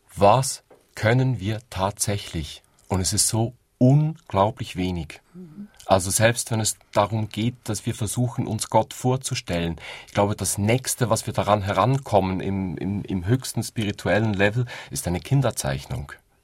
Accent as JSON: {"language": "German", "region": "Central Switzerland", "country": "Switzerland", "tie": "born or raised there", "said": "Ja, ich bin in der Innerschweiz aufgewachsen"}